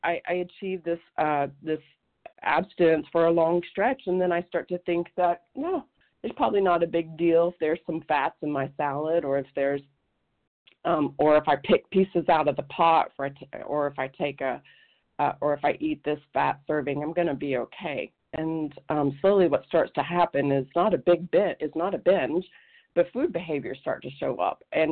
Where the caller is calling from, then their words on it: Oregon, United States; Yeah, hi, I'm calling in from Oregon, and I just wanted to share my story